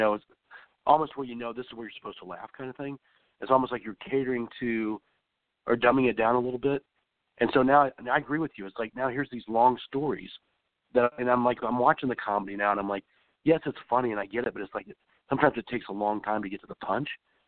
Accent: Midwest, United States; now in Los Angeles, United States; I came from the Midwest and, you know, you come as a road dog.

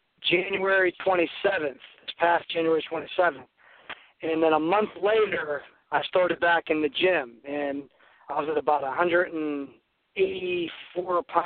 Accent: Pittsburgh, Pennsylvania, United States; I'm from Pitts, PA, born and raised.

